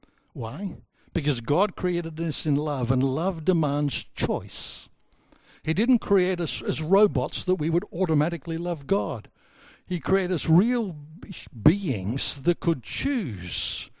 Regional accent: Papua New Guinea; I was about 12 years old, growing up in Papua New Guinea. My parents were missionaries there.

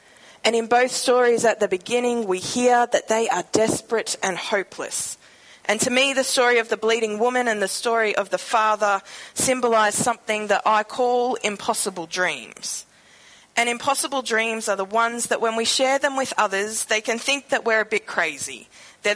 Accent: Queensland, Australia; For me as a Queenslander, there's a story of Old Marpoon in Western Cape York

